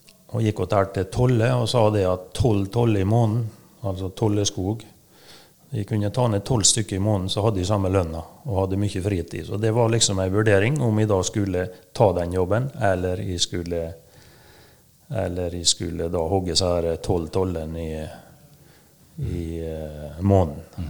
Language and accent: Norwegian; Molde, Møre og Romsdal, Norway; Jeg vokste opp I Molle.